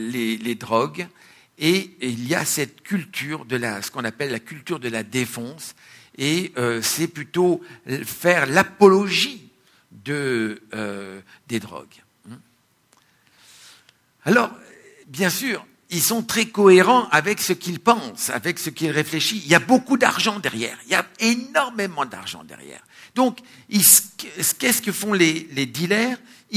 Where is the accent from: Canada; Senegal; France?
France; Il y a un livre qui a été écrit chez nous en France